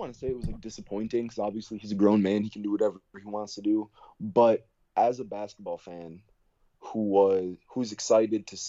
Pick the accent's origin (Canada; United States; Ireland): United States; Buffalo, New York; So I think growing up in Buffalo, like if you're a fan of basketball, you kind of just follow players